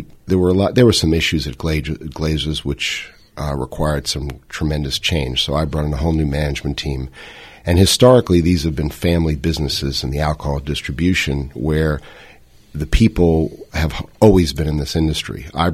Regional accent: Brooklyn, New York, United States; Well, when you're a poor kid growing up in Brooklyn

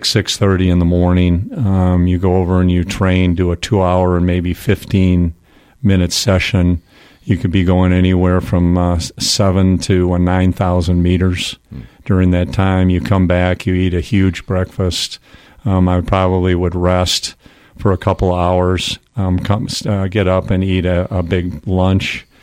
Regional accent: Madison, Wisconsin, United States; now in Dallas, United States; after Indiana, I moved back to my hometown, Madison, Wisconsin, and it was the coldest winter in history, 1979

